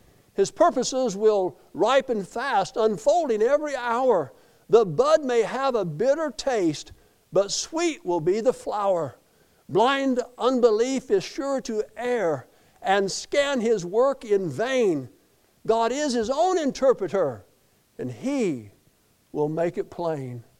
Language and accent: English; Colorado, United States; I was raised in Colorado, most of you know that, and north of Denver, about 75 or 80 miles, and kind of just at the edge of the mountains